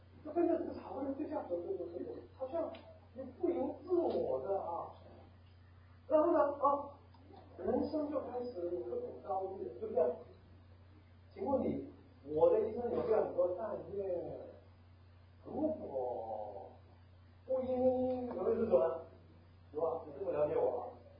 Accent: Macau; born there; 我在一个最小的地方出生的，据说小到地图书也都找不到。啊，讲出来我不知道有没有听过。啊，现在是属于中国了，据说叫做澳门。

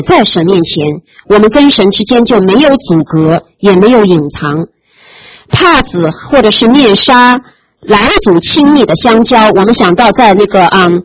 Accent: China; 我们中国人经常会说摸摸你的良心，看看到底是怎么样，良心对你说什么。

